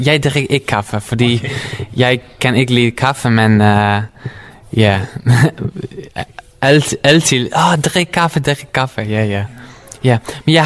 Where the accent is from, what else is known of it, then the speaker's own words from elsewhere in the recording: Netherlands; Danish is a second language; now in Denmark; fordi jeg kommer fra Holland, og jeg snakker også tysk, hollandsk, tysk, engelsk, lidt spansk.